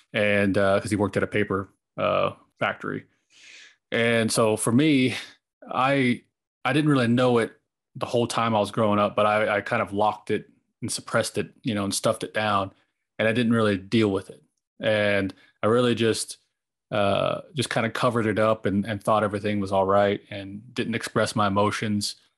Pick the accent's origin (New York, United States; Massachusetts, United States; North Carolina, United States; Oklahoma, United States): Oklahoma, United States; We did events, and like I grew up in Oklahoma.